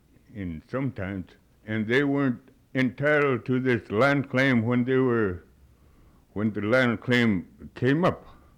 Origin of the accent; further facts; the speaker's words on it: White Mountain, Alaska, United States; I'm from White Mountain